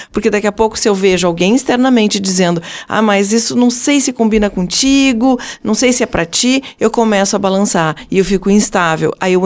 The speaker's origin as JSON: {"language": "Portuguese", "town": "Passo Fundo", "region": "Rio Grande do Sul", "country": "Brazil", "tie": "born or raised there", "lives_now": "Porto Alegre, Brazil", "said": "Eu sou natural de Passo Fundo, mas eu moro hoje em Porto Alegre"}